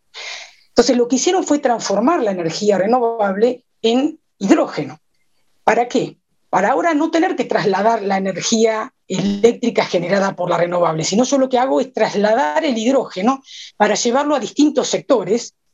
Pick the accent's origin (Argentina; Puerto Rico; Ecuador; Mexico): Argentina; Eso no nos tiene que molestar como argentino